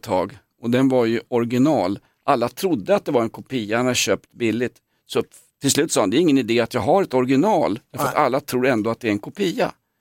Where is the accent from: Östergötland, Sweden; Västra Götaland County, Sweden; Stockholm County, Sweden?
Stockholm County, Sweden; Vällingby; Jag är uppväxt i Vällingby.